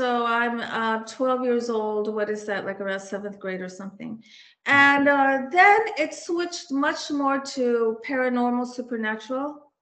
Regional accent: Washington, D.C. area, United States; also born or lived in Istanbul, Turkey / Montreal, Canada; So I was born in Istanbul, Turkey. And when I was a baby, my parents and I emigrated from Istanbul to Montreal, Canada, where my sister was born. And then we came to the D.C. area, and that's where I grew up.

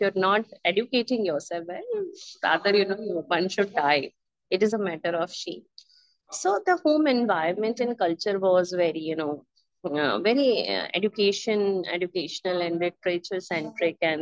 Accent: Jhansi, Uttar Pradesh, India; born there; I was born in Jhansi, which is a very small town, and it is known for Jhansi Ki Rani.

